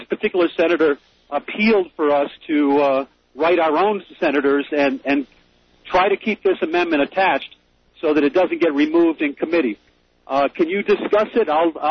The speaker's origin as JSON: {"language": "English", "region": "Massachusetts", "country": "United States", "said": "I'm from Massachusetts. I'm a liberal."}